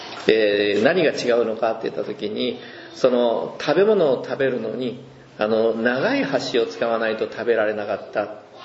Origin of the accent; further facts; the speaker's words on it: Kyushu, Japan; 例えば私は九州出身ですけども